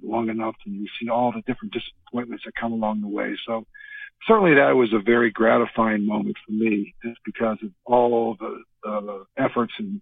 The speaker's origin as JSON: {"language": "English", "region": "Pennsylvania", "country": "United States", "tie": "born or raised there", "said": "growing up in Western Pennsylvania, my father had a lot of impact on me."}